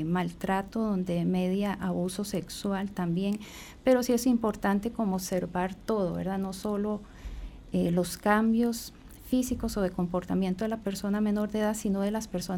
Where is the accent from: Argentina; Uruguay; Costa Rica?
Costa Rica; pues más vamos todos como costarricenses a ayudar, digamos, a prevenir también este tipo de situaciones